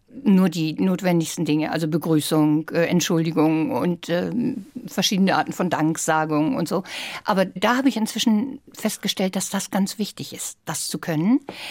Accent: Germany; Ich komme aus Deutschland.

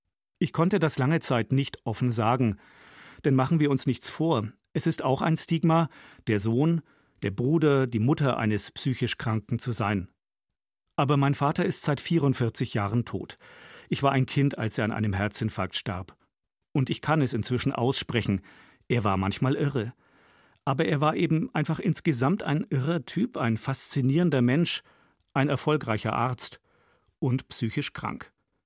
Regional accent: Bavaria, Germany; Von meiner Heimatstadt in Franken war es nicht sehr weit dorthin.

